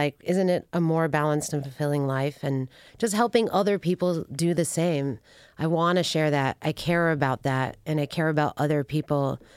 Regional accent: Brooklyn, New York, United States; I mean, we're from Brooklyn, so maybe, you know, there's an expectation of a certain level of that.

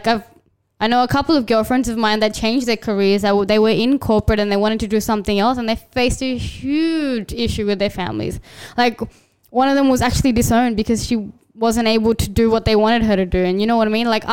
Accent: Australia; I feel like because I was brought up in Australia, I have maybe a different perspective

